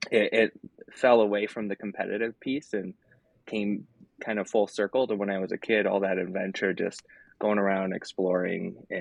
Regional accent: Minnesota, United States; I used to snowshoe in the winter growing up in Minnesota just to slow it down.

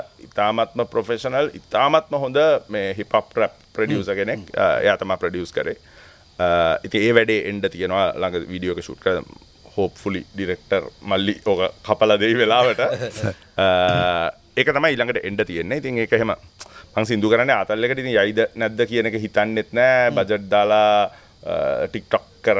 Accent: Galkissa, Western Province, Sri Lanka; මම ගල්චිස්සේ මචං ඉපදුනේ අම්මා නුවර තාත්තා ගල්චිස්සේ

